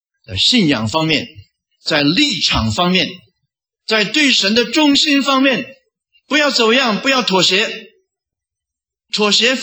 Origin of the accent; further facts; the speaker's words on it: China; 神给我们很好的才干，我们中国人聪明得不得了，跟其他任何的国家比一比，我们绝不在他们之下。